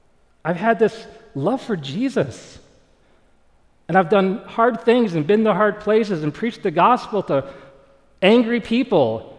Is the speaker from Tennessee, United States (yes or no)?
no; Flint, Michigan, United States; I was raised in Flint, Michigan. I went to a mainline church.